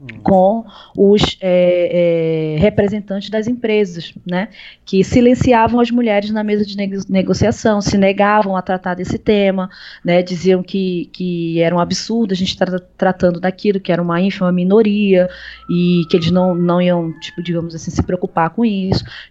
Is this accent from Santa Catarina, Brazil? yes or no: no; Belém, Pará, Brazil; Eu sou de Belém.